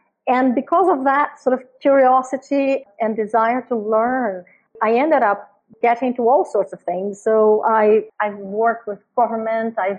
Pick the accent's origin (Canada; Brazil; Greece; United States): Brazil; I grew up in Brazil, grew up seeing a lot of inequality and poverty.